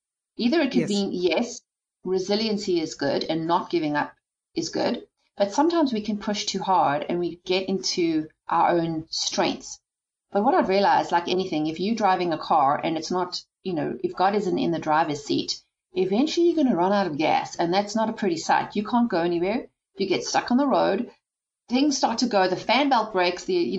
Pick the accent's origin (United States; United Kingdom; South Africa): South Africa; The way I grew up in South Africa was a bit different.